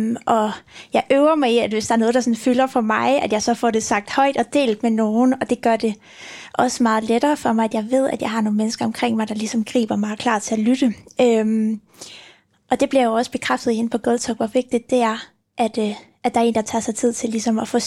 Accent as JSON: {"language": "Danish", "town": "Aalborg", "region": "North Denmark Region", "country": "Denmark", "said": "Nu er jeg jo fra Aalborg"}